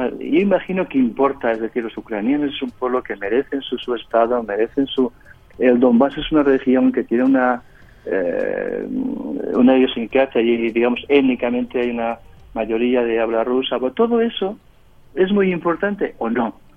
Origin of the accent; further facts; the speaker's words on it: Basque Country, Spain; Claro que yo soy vasco, hablo vasco y mi cultura y la defiendo